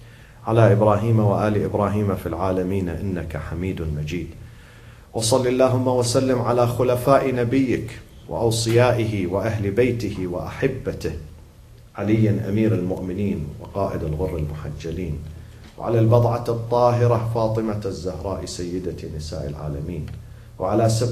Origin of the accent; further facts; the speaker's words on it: Iraq; I'm from Iraq originally.